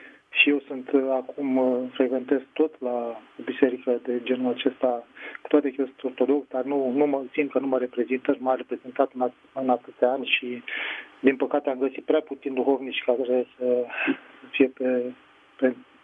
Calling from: Pitești, Argeș, Romania; sunt din Pitești.

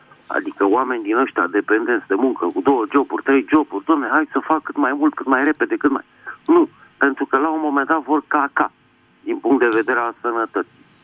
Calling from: Bucharest, Romania; din București.

